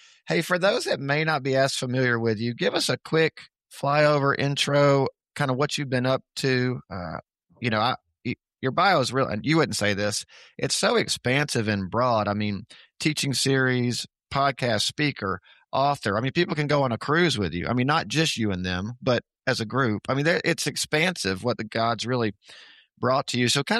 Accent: Alabama, United States; the one thing we knew growing up in Alabama is at least we weren't from Mississippi.

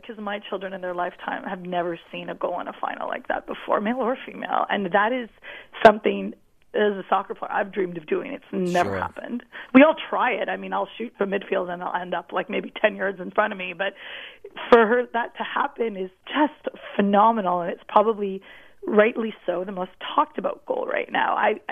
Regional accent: Canada; as a Canadian, I find it hysterically funny that there's people dressed up as bald eagles

